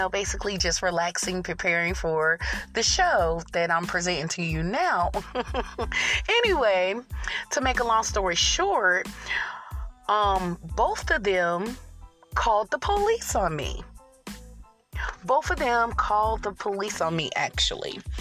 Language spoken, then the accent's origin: English; Raleigh, North Carolina, United States; like, I'm from Raleigh, North Carolina, right?